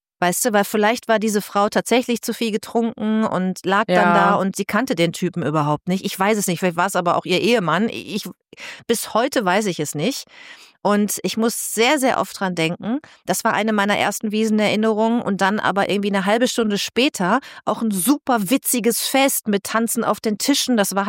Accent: North Germany, Germany; wie ich da das allererste Mal als Norddeutsche auf dem Oktoberfest war

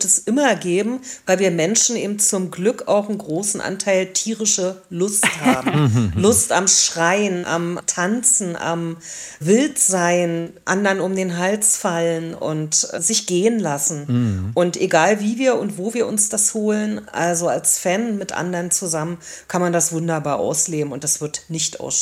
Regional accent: Magdeburg, Saxony-Anhalt, Germany; Ich hatte diese Solidarität und die Zweitfamilie in den Punkkreisen in meiner Jugend in Magdeburg

